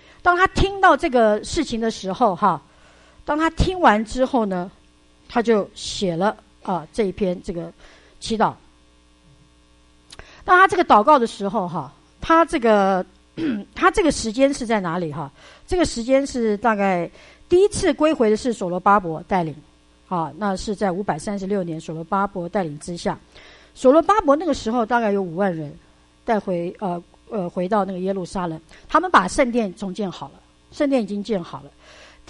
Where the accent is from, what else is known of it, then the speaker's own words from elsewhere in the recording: Sichuan, China; 那是我的同胞，我是四川人